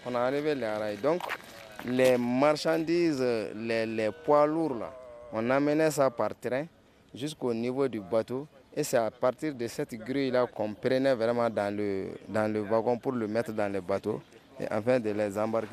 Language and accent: French; Koulikoro, Mali; moi j'ai passé toute mon enfance à Koulikoro ici.